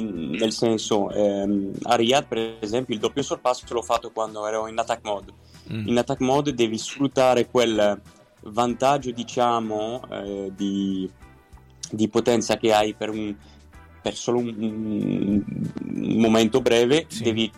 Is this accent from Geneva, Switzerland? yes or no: yes; Geneva, Switzerland; è vero che sono svizzero, sono nato e cresciuto a Ginevra, però i miei genitori sono italiani